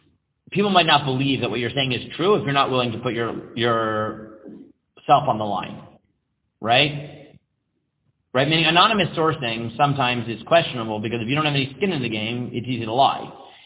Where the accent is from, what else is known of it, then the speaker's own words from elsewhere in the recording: Staten Island, New York, United States; I grew up in Staten Island. You know, the mob is reality.